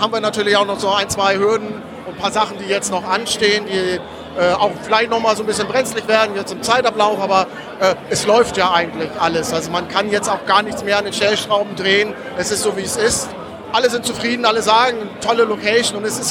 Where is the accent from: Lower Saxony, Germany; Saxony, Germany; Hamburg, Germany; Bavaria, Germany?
Hamburg, Germany; das ist einfach auch für mich als Hamburger und als Hanseat ist das einfach Fun.